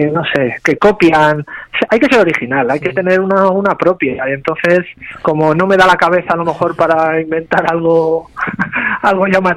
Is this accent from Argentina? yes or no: no; Castilla-La Mancha, Spain; porque bueno, pues en mi pueblo está próximo a Cañete